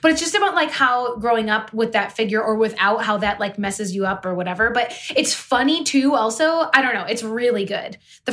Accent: Michigan, United States; We're from Michigan, Bree.

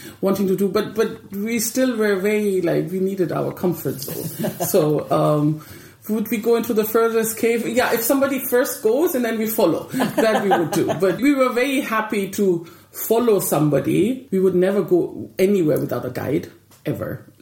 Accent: Bavaria, Germany; moved away; growing up in Bavaria in the mountains, walking and long walks were always within the family.

